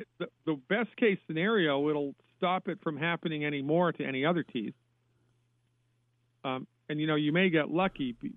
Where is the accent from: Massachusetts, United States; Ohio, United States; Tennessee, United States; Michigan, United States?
Massachusetts, United States; Where in Massachusetts are you, by the way? I grew up in Massachusetts.